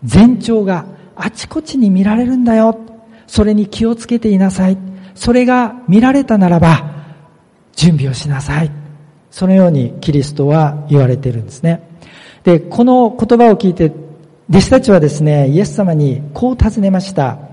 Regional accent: Kyushu, Japan; 私は九州の出身なんですね。キリスト教とは全く関係のない環境の中で生まれ育ってきました。ミッションスクールに通ったわけでもありません。

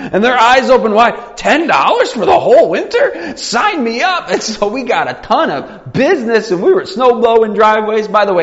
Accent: Michigan, United States; By the way, I grew up in Michigan. It snows a lot there.

